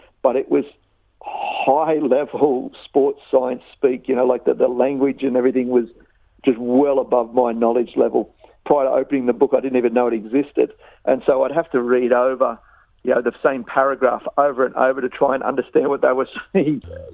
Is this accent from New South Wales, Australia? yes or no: yes; Mount Druitt, New South Wales, Australia; so I'd better learn to look after myself growing up in Mount Druitt.